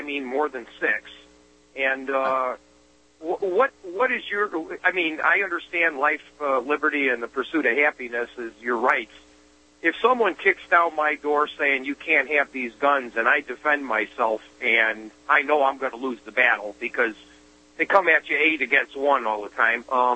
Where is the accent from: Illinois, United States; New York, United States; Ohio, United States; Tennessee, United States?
Illinois, United States; Well, I come from Illinois, and there's over 60 counties in Illinois